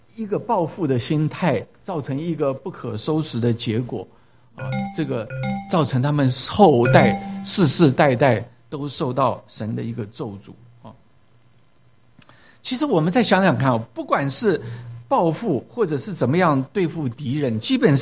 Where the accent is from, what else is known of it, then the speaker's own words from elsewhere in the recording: China; 尤其是对我们中国人来说，我想可能是我们中国人长久在这个帝王，而且是在这个封建制度的压制之下